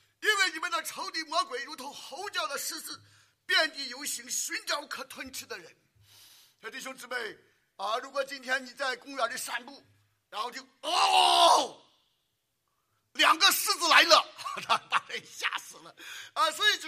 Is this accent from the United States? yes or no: yes; United States; 所以我们美国人包括我们自己，我们要深刻的悔改